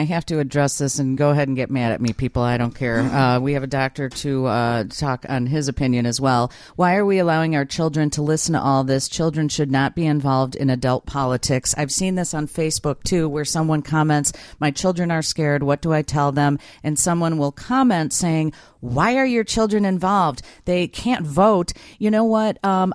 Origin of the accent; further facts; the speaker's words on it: United States; I was embarrassed when Trump won as an American.